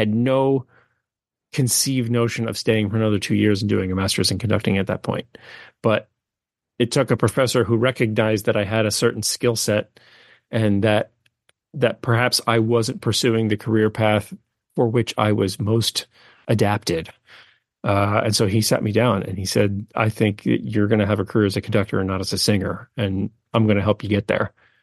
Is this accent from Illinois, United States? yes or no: no; Pennsylvania, United States; And then of course, you know, I grew up in Pennsylvania, but now things that you never consider when you're 18 and nobody tells you otherwise.